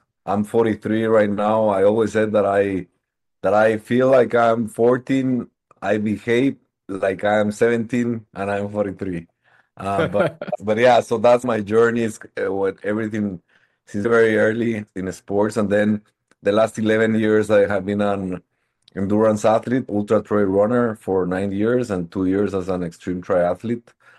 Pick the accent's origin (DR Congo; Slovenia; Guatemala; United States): Guatemala; I was born and raised in Guatemala. And also, I'm Italian as well because of my mother's family up in the north.